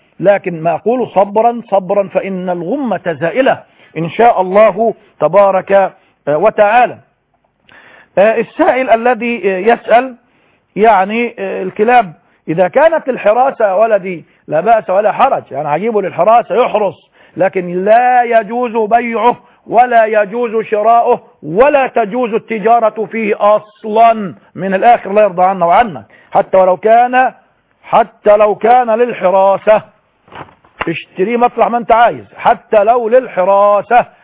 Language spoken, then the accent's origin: Arabic; Egypt; لكن المشكلة إن هذه الثقافة عندنا في مصر خاصة